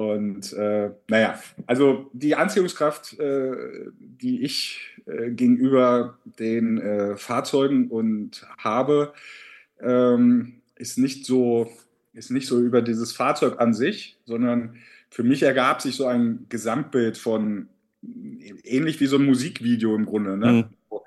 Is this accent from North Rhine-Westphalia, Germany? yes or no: no; Helmstedt, Lower Saxony, Germany; ich komme aus Helmstedt, eine kleine schöne Stadt in Niedersachsen.